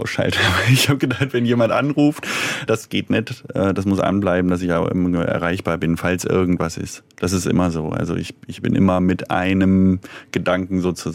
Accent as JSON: {"language": "German", "town": "Hanover", "region": "Lower Saxony", "country": "Germany", "said": "Ja, genau, ich komme eigentlich aus Hannover."}